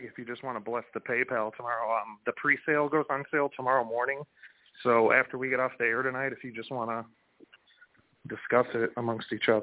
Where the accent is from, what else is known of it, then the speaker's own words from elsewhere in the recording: Pontiac, Michigan, United States; Like, again, I'm from Pontiac. I didn't choose the Lions. The Lions chose me.